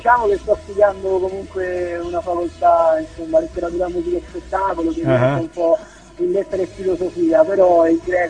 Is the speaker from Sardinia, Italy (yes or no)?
no; Anzio, Lazio, Italy; ho 22 anni e vengo da Anzio, vicino a Roma.